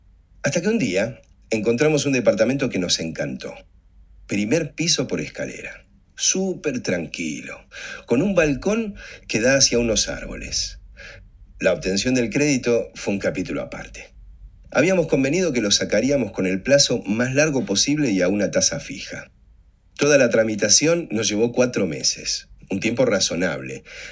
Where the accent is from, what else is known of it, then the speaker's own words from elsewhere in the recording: Argentina; vengo de Argentina.